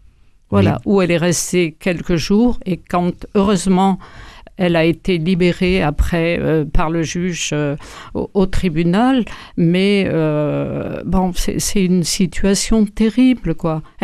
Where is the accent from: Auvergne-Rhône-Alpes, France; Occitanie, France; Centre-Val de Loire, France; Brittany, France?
Occitanie, France; Je suis venue sur Toulouse, je ne suis pas originaire de la région toulousaine. Je suis venue du Tarn-et-Garonne et mes parents, qui étaient petits agriculteurs dans le Cantal, ont migré dans le Tarn-et-Garonne